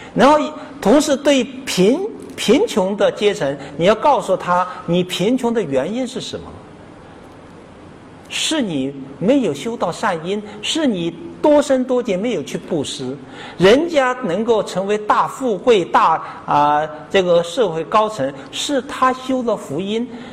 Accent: China; 就像好像我们大陆那边原来很崇拜伟大领袖

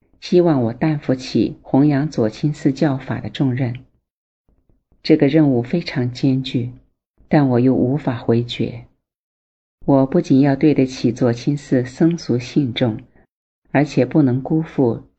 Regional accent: Qinghai, China; born there; 我出生在佛教兴盛的果洛扎曲卡，生长在充满佛教气氛的环境里。

